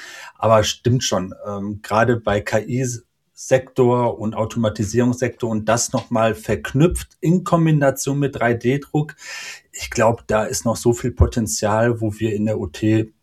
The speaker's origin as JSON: {"language": "German", "town": "Cologne", "region": "North Rhine-Westphalia", "country": "Germany"}